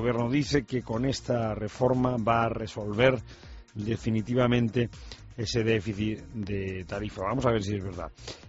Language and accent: Spanish; Spain